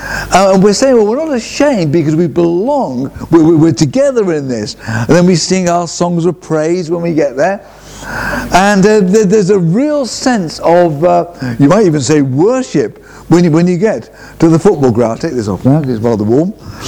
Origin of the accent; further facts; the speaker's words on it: Liverpool, North West England, United Kingdom; born there; I also support Liverpool because I was born in Liverpool